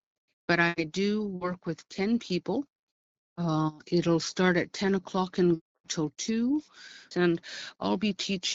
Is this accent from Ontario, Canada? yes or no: no; Alert Bay, British Columbia, Canada; born there; she came from Alert Bay. So I was born in Alert Bay. My crest, when I go home, is a blue heron under Wallace's house.